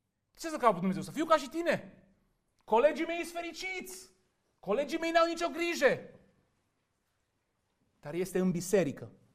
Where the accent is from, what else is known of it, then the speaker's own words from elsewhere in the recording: New York, United States; când mă duc acasă, la biserica în care am crescut, la New York, parcă mă simt altfel.